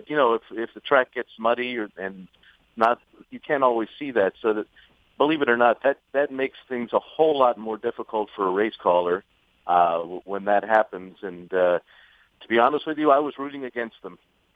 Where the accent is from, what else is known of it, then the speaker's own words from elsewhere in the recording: Baltimore, Maryland, United States; being from there, helps being born and raised in the Baltimore area. It's always nice to come back and see everybody